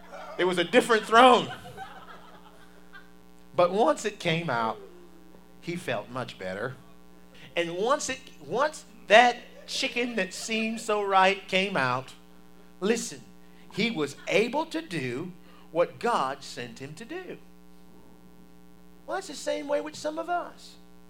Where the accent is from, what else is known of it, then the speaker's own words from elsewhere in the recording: Baltimore, Maryland, United States; In Baltimore, Maryland, I'm from Baltimore.